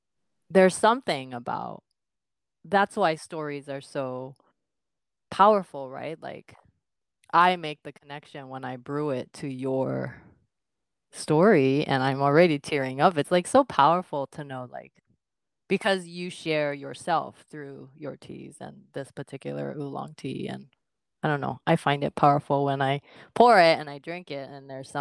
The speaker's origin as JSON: {"language": "English", "country": "Japan", "tie": "born or raised there", "said": "I grew up drinking tea, of course, growing up in Japan"}